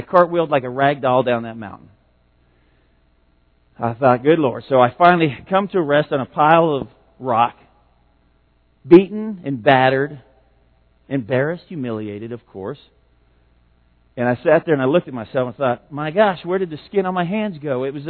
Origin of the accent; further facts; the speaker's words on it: Albuquerque, New Mexico, United States; When I was a teenager, we grew up in Albuquerque, New Mexico